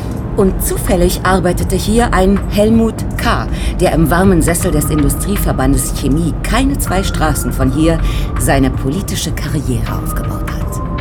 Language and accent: German; France; Der größte Bestechungsskandal in meinem Heimatland Frankreich.